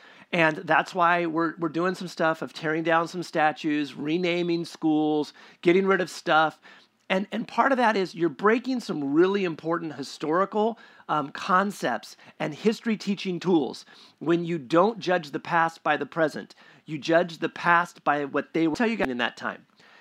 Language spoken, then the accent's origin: English; Sacramento, California, United States; As a kid, when I was growing up in Sacramento, and I want to be full disclosure, my mother watches every once in a while online.